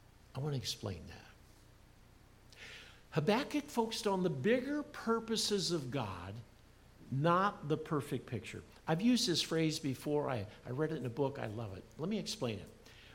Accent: Iowa, United States; I shared with the church family when I was 14, growing up in Iowa.

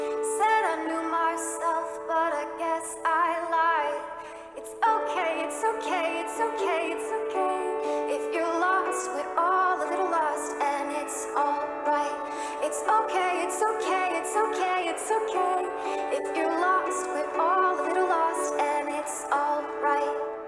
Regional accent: Zanesville, Ohio, United States; I'm from Zanesville, Ohio.

